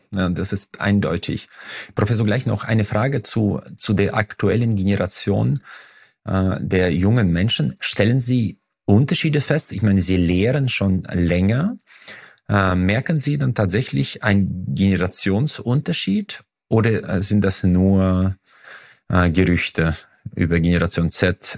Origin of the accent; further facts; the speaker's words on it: Uzbekistan; Ich komme ja aus Usbekistan und bei uns war ein Jahr mit 20% Inflation ein gutes Jahr.